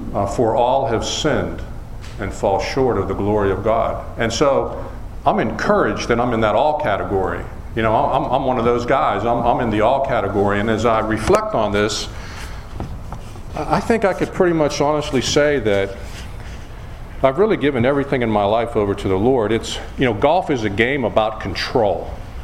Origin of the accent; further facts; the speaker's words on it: Houston, Texas, United States; And I said, I'm from Houston.